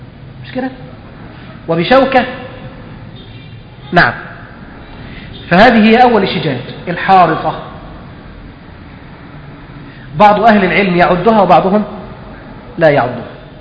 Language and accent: Arabic; Egypt